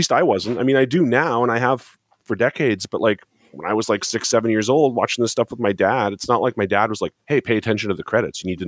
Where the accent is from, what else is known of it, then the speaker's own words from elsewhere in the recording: Ontario, Canada; I grew up in Ontario, Canada, just on the other side of the border.